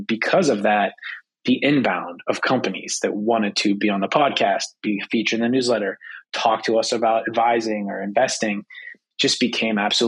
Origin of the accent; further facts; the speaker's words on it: Pennsylvania, United States; We grew up in Pennsylvania. We both played high school sports. It was kind of a big deal to play high school football around here.